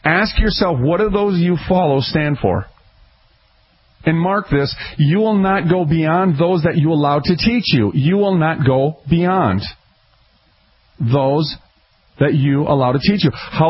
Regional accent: Minneapolis, Minnesota, United States; I'm a street punk kid. I was raised up in North Minneapolis, so whatever you had in life, you had to fight for it.

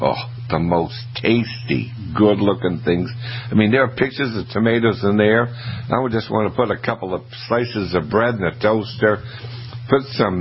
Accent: Maine, United States; And we're doing that with Johnny Select Seeds from Albion, Maine, my home state.

